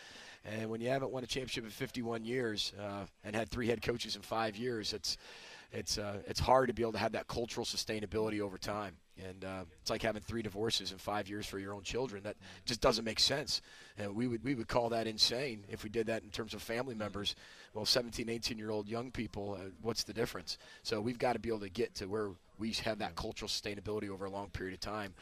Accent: Illinois, United States; growing up in Illinois and being a huge Illini fan

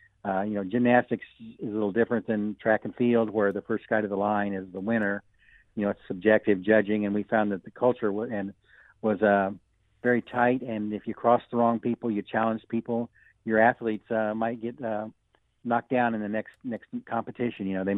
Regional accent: Le Roy, Illinois, United States; I grew up in McLean County, Leroy, and I'm a big fan.

